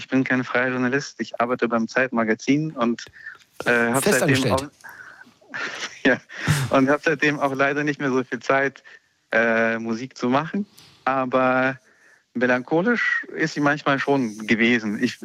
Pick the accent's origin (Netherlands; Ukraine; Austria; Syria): Ukraine; first language Russian; German is a second language; weil ich Freunde in meiner Geburtsstadt immer noch habe, weil ich zwar aus der Ukraine komme und immer noch Russisch spreche. Das ist weiterhin meine Muttersprache